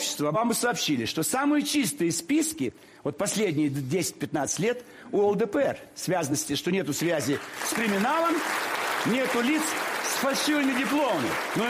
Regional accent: Moscow, Russia; А я, молодой лейтенант из Москвы

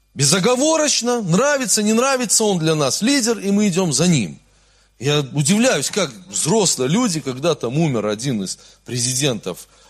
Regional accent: Brest Region, Belarus; Ну, вы же знаете, что я вырос в Брестской области, вот, и мой мозг воспитан в Брестской области

